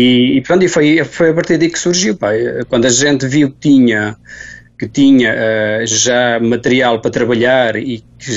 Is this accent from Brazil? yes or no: no; Santo Espírito, Azores, Portugal; Nós somos da Freguesia Santo Espírito e temos lá um local em Santo Espírito